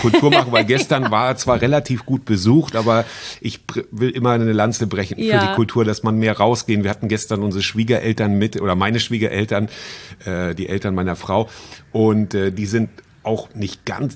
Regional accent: Schleswig-Holstein, Germany; in Nordfriesland, meiner Heimat

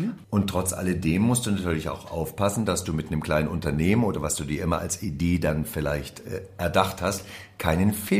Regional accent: Saxony, Germany; ich komme ja aus Sachsen, da sagt man immer Ösersilke.

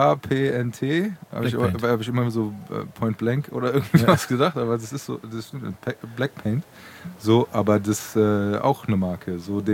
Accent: Frankfurt, Hesse, Germany; ich bin ja auch in Braunheim aufgewachsen

